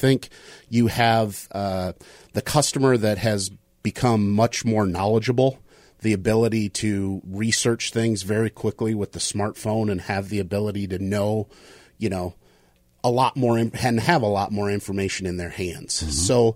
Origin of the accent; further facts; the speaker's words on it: Sioux Falls, South Dakota, United States; moved away as an adult; Well, I'm originally from South Dakota. I was born there.